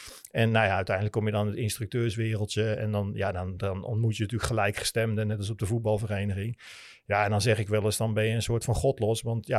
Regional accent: Netherlands; Wij komen uit Nederland, we hebben niet eens bergen, weet je.

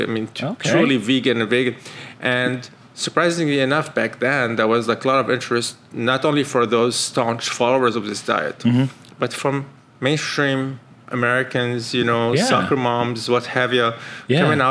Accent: Lebanon; also born or lived in France; So I grew up mostly in Lebanon.

